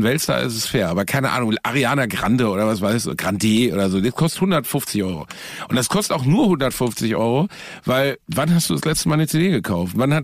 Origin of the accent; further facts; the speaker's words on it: Gelsenkirchen, North Rhine-Westphalia, Germany; ein Reisebüro in Gelsenkirchen-Rotthausen, wo ich herkomme.